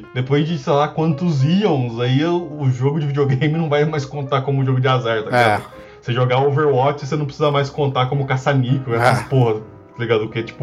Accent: Brazil; vamos então celebrar as pequenas vitórias que a gente tem como brasileiro nessa vida, né?

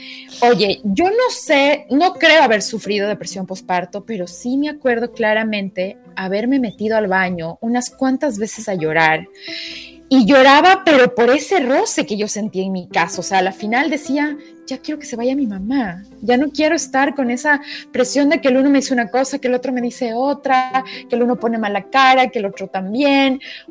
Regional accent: Quito, Pichincha, Ecuador; mi esposo y yo somos quiteños y no tenemos familia acá.

